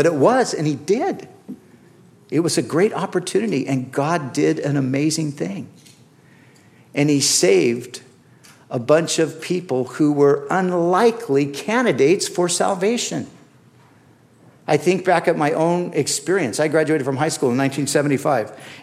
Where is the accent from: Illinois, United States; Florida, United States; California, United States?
California, United States; Huntington Beach; because I grew up in Huntington Beach, and I was down there